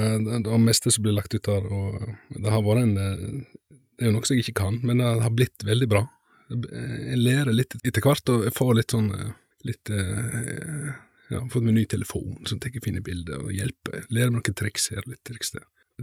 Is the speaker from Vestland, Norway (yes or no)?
yes; Kaupanger, Vestland, Norway; now in Rolsnes, Norway; Jeg er jo fra Kaupanger, fra Sogndal, så det er jo ikke, største plassen da. Men da jeg vokste opp på et byggefelt oppe i skogen der. Nå har jeg flyttet til Rolsnes på Skjærgården